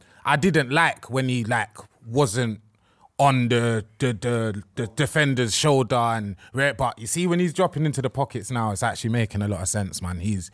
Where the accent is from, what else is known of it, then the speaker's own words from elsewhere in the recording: England, United Kingdom; We're English, mate.